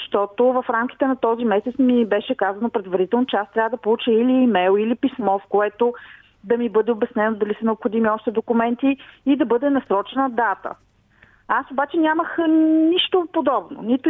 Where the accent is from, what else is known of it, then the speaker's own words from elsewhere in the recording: Plovdiv, Plovdiv Province, Bulgaria; Ние сме от Пловдив, детето е с диабет тип 1.